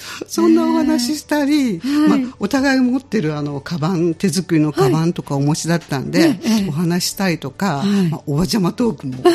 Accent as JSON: {"language": "Japanese", "region": "Hyogo", "country": "Japan", "said": "大阪なんですかみたいな感じで、私たち兵庫から来てるんですよって、"}